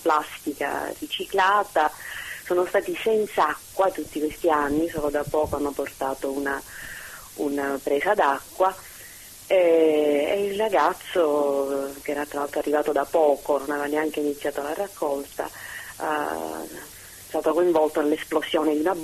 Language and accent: Italian; Palermo, Sicily, Italy; Noi, diciamo, io sono di Palermo